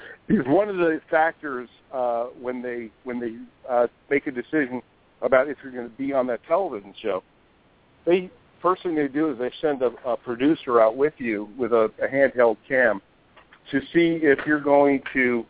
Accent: New Jersey, United States; where Princeton University is, and there's a lot of, it's a small community with my hometown.

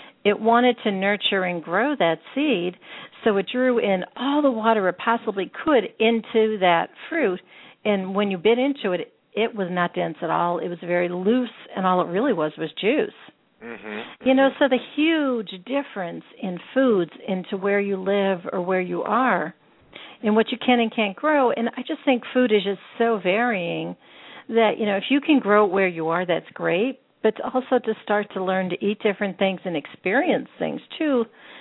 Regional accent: Pennsylvania, United States; I grew up in the Northeast and by the Poconos, by the Amish people, and there were no pesticides used on anything.

